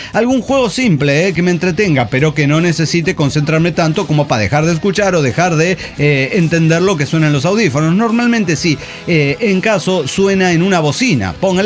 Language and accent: Spanish; Mexico; pues como mexicano tengo que decir que el nuestro es el más bello.